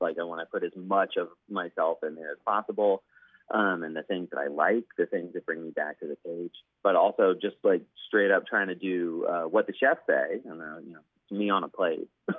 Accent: Pensacola, Florida, United States; also born or lived in Louisiana; even though I grew up in Pensacola and, you know, was born in Louisiana, and my family's from the Florida parishes.

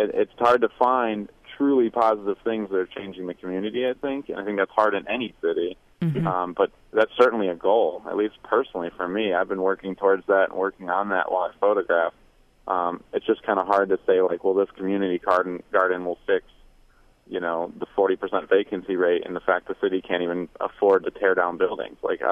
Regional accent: New York, United States; But I don't think because I'm from New York, I'm a more important person.

